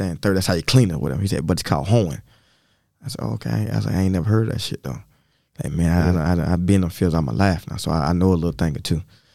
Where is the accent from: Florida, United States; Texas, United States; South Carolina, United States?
South Carolina, United States; Lamar; I was like, "I'm from Lamar."